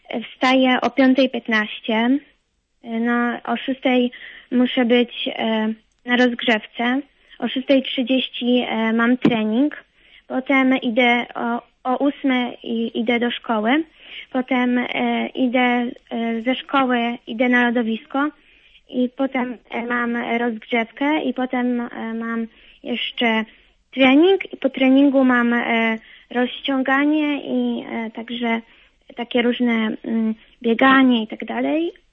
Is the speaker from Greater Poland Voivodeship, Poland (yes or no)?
no; Gdańsk, Pomeranian Voivodeship, Poland; Jestem z Gdańska, ale teraz obecnie trenuję w Toruniu na lodowisku Tortor, łyżwiarstwo figurowe.